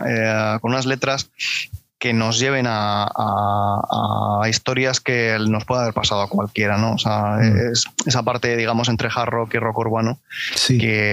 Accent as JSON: {"language": "Spanish", "town": "Madrid", "region": "Community of Madrid", "country": "Spain", "said": "Yo soy de Hortaleza, del distrito de Hortaleza, o barrio de Hortaleza, como le quieras llamar. Uh-huh. Y es un barrio con gen rockero dentro de la ciudad de Madrid."}